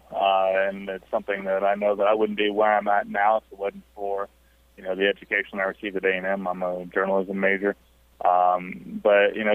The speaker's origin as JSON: {"language": "English", "town": "Midland", "region": "Texas", "country": "United States", "tie": "born or raised there", "lives_now": "Indiana, United States", "said": "I grew up in Midland, Texas, and get home in the afternoons from school, and we had WGN"}